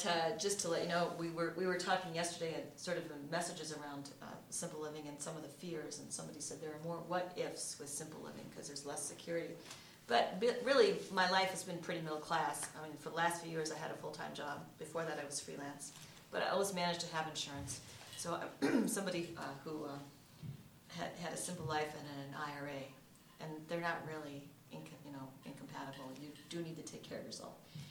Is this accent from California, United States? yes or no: yes; California, United States; now in Chicago, United States; I'm from California, went to school in Washington, been to Holden Village a lot. I'm leaving Chicago this fall.